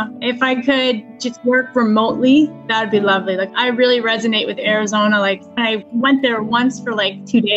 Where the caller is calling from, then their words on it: Ontario, Canada; I'm calling from Ontario, Canada.